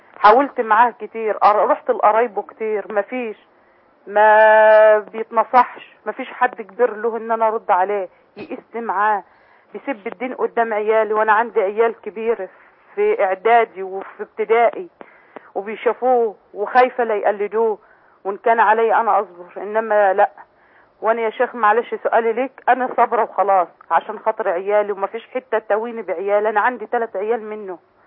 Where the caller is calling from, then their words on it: Damietta, Damietta Governorate, Egypt; أنا يا شيخ من دمياط.